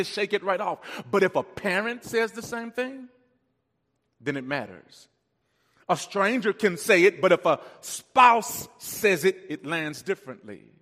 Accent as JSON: {"language": "English", "region": "Louisiana", "country": "United States", "said": "I'm from Louisiana, and we say that all the time in Louisiana. You know, I'm Cajun."}